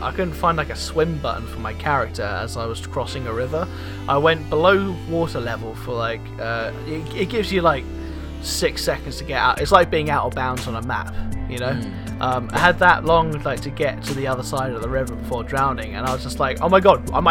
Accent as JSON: {"language": "English", "country": "United Kingdom", "said": "Because we're all British lads"}